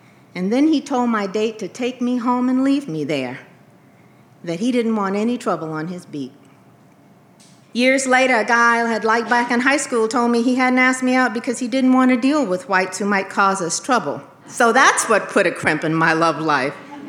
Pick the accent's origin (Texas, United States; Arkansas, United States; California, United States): Arkansas, United States; Pine Bluff; I grew up in Pine Bluff, where generations of my father's family could track their lineage right back to the names and faces of slavery.